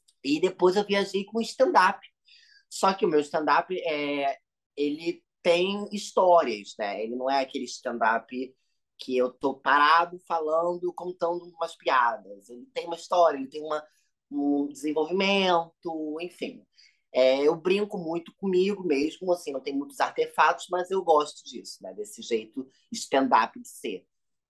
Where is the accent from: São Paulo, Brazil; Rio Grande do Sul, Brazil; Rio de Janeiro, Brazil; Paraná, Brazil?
Rio de Janeiro, Brazil; eu sou natural do Rio, eu sou carioca, carioca da gema mesmo, criado e nascido na famosa Tijuca.